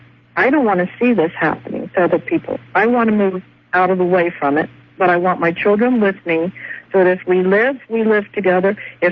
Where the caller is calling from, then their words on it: Salt Lake City, Utah, United States; Well, I'm calling you from Salt Lake City, K-Talk.